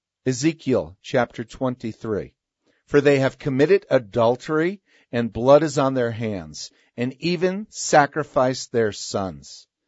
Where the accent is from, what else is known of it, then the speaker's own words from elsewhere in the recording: Princeton, New Jersey, United States; Princeton University, where I grew up in New Jersey, Princeton